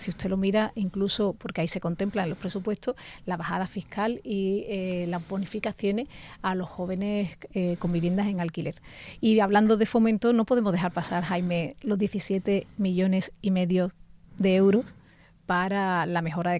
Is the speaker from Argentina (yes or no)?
no; Jerez de la Frontera, Andalusia, Spain; yo que soy de Jerez y la he vivido desde pequeña